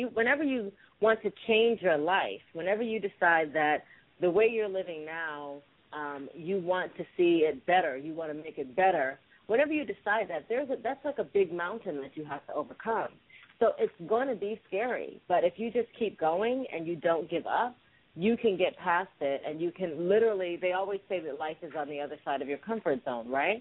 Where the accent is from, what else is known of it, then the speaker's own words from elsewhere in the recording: Midwest, United States; Well, I am still, even though I was raised in the Midwest, I am still very much an East Coast girl.